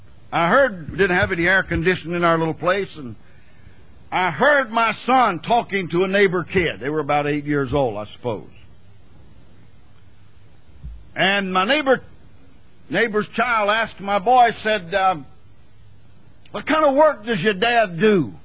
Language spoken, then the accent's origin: English; Greenville, South Carolina, United States; now in Florida, United States; But over in Florida, where I live, they say, pastor, pastor. Now, I was born and reared in Greenville, South Carolina.